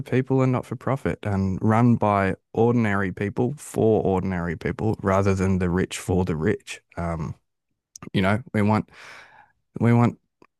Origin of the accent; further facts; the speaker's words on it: Victoria, Australia; But I'm from Victoria, so I don't know.